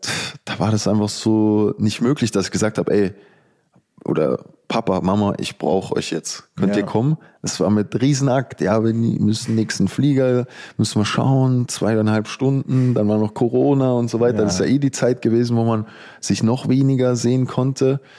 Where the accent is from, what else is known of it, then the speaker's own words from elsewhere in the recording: Ostermünchen, Bavaria, Germany; Also München, Rosenheim, also da wo ich herkomme, Ostermünchen, das sind so 50 Minuten oder so.